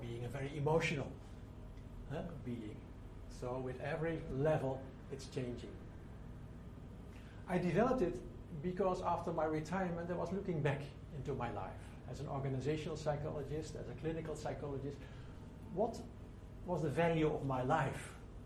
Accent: Netherlands; now in India; I moved from Holland to there. Because of my past, they asked me there to organize mental health care.

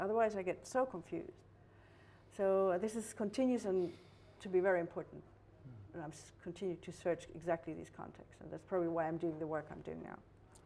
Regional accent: Germany; I grew up in Germany, post-war Germany.

